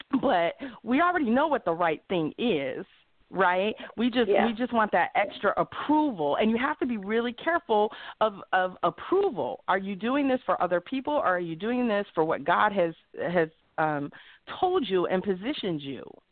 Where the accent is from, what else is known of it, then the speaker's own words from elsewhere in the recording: Chicago, Illinois, United States; also born or lived in Los Angeles / Phoenix / London; now in Dallas, United States; If I'm from Chicago and I've lived in LA and I've lived in Phoenix and I've lived in London, I've lived in all these other cities. Now I'm living in Dallas.